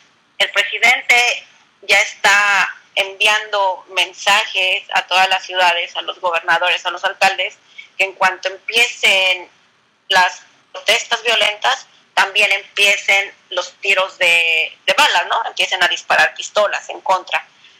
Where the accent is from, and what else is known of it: Mexico; moved away